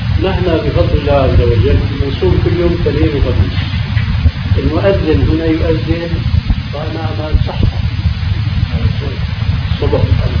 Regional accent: Meknes, Fès-Meknès, Morocco; في بلدي مكناس مغرب

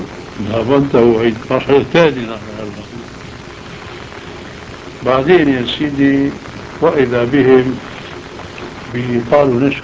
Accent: Aleppo, Aleppo Governorate, Syria; فهو بعرفه انا من حلب

